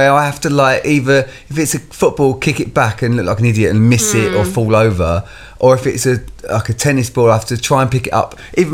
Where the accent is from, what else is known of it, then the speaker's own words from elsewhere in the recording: East of England, United Kingdom; I'm from Essex.